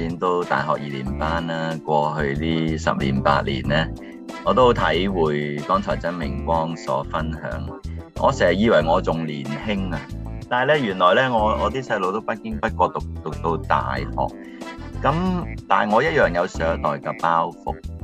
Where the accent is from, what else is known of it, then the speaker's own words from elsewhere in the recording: China; 当然啦，我哋中国人有好多好嘅嘢系值得留低嘅